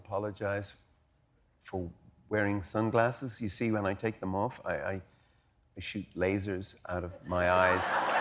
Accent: Ireland; Because, you know, we're Irish people, you can guilt us into with other people.

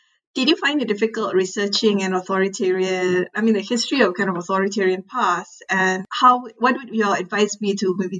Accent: Singapore; as a Singaporean interested in Indonesian politics

